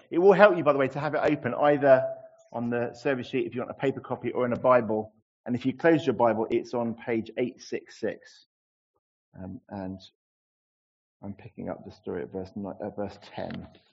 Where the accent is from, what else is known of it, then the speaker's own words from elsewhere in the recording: Kenya; I'm from Kenya